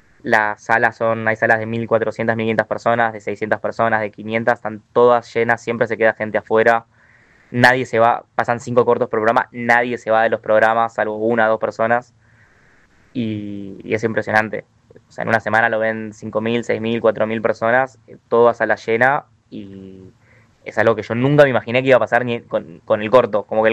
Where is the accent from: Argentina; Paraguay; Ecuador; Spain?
Argentina; somos, como decías al principio, somos los únicos argentinos